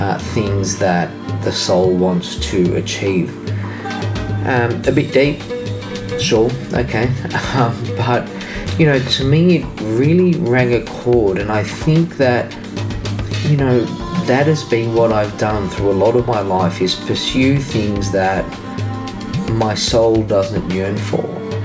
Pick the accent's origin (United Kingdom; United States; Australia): Australia; Remembering, of course, that I am Australian and we spell traveled with two L's, road less traveled.